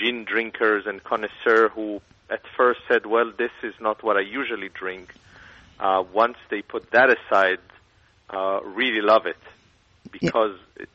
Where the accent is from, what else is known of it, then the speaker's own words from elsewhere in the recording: Israel; English is a second language; I'm from Israel